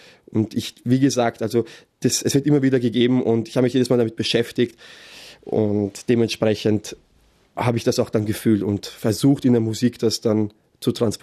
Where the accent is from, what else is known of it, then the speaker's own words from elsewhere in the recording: Vienna, Austria; Ich bin Österreicher, ich bin in Wien geboren, aber ich habe aramäische Wurzeln.